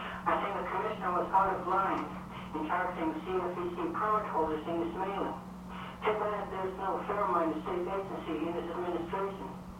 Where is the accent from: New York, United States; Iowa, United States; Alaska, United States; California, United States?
Alaska, United States; Tununak; now in Bethel, United States; currently from Bethel. I grew up in Tinunuk, a village along the central Bering Sea coast.